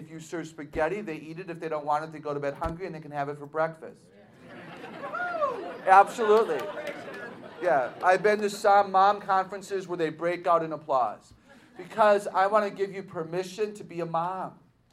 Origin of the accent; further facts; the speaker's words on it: Milwaukee, Wisconsin, United States; now in Fort Worth, United States; I'm from the Milwaukee, Wisconsin area. I grew up with rye bread.